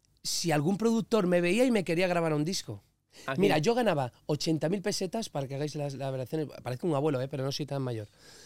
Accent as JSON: {"language": "Spanish", "town": "San Vicente de la Barquera", "region": "Cantabria", "country": "Spain", "tie": "born or raised there", "said": "es lo que me lleva a mi barrio, a mi pueblo, a San Vicente a la Barquera"}